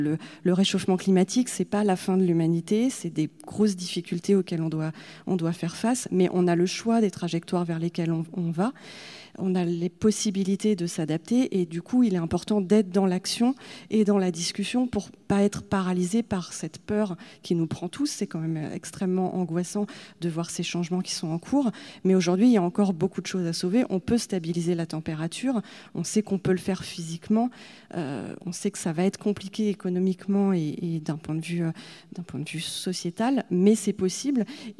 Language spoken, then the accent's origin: French; France; l'adaptation chez nous en France a déjà du retard.